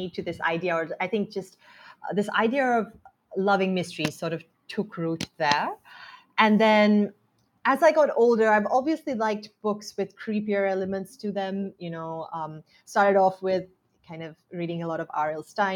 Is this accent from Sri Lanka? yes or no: yes; Sri Lanka; growing up in Sri Lanka, I had very limited access to books outside of, I guess, sort of the classics.